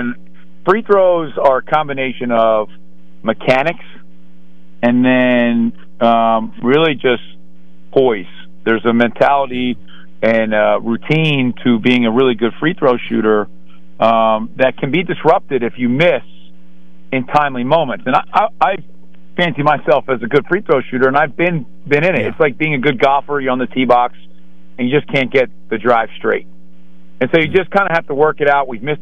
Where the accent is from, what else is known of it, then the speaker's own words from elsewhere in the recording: Philadelphia, Pennsylvania, United States; I'm from Philly, Steve. I know it, man.